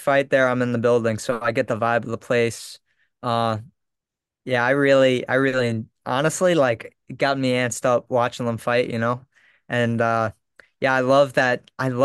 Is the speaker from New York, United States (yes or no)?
yes; New York, United States; I love living on Long Island. I love saying that I am from Long Island